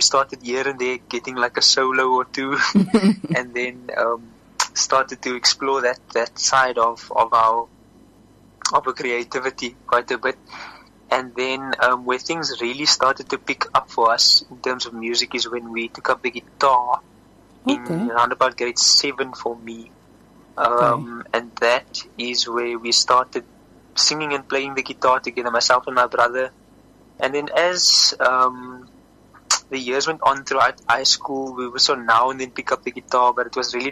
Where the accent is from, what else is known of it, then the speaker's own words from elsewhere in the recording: Somerset West, Western Cape, South Africa; So I was born here in Somerset West.